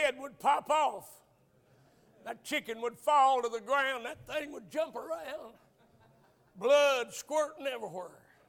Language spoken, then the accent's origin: English; Alabama, United States; I was raised in Northeast Alabama. All the preachers in that area where I was raised were all millennialists.